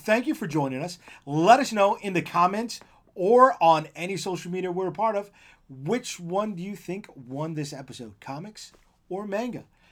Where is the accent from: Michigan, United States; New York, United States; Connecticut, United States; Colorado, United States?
New York, United States; And being a New Yorker, certain people didn't understand where Thailand stood.